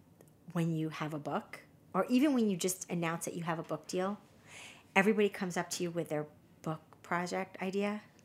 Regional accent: Cyprus; I'm from Cyprus and we have a dish just like this.

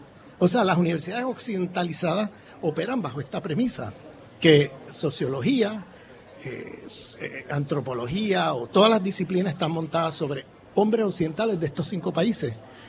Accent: Puerto Rico; yo soy puertorriqueño.

